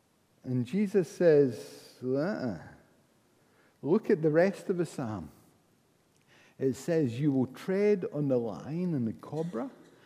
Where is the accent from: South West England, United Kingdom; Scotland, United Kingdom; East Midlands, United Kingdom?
Scotland, United Kingdom; Paisley; I was raised in Paisley. And we've got a whole vocabulary that you good Highlanders have never known.